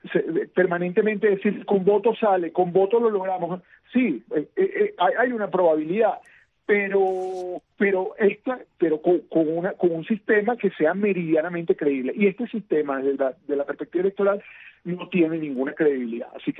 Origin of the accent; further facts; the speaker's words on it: Venezuela; Y además agradezco como venezolano la lucha